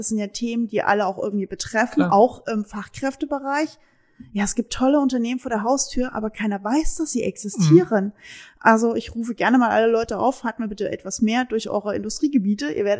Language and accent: German; Saxony, Germany; also born or lived in Frankfurt / Münster / Coesfeld; now in Dülmen, Germany; ich bin Sachse, auch wenn man es nicht mehr so sehr hört, vielleicht hier und da noch ein bisschen. Und habe die Mentalität auch der Hessen kennengelernt, weil ich dort zwei Jahre gelebt habe